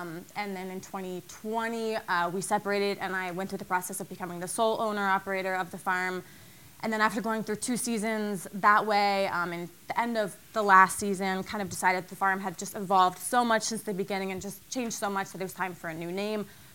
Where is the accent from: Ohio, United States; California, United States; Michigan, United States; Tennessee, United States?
Ohio, United States; I grew up in rural Ohio, about halfway between Cleveland and Columbus. I did not grow up on a farm. I'm a first-generation farmer.